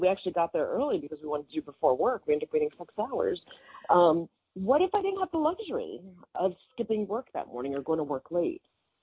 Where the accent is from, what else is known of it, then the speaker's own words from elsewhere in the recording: the South, United States; And I'm from the South originally.